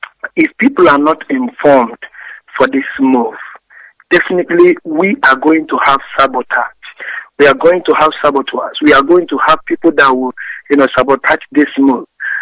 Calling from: Imo, Nigeria; I'm calling from Biafra land. And then

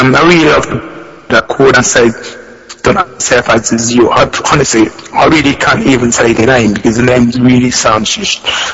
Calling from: London, United Kingdom; I'm calling from London.

